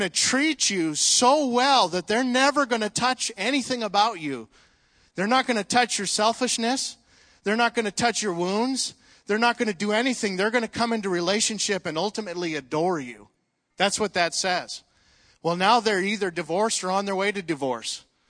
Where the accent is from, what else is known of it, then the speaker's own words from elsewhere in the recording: Canada; I didn't grow up in this area. I grew up in Canada.